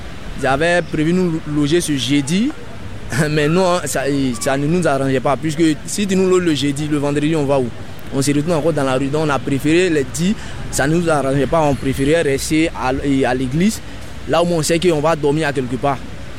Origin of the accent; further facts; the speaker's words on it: Côte d’Ivoire; now in Marseille, France; je suis ivoirien.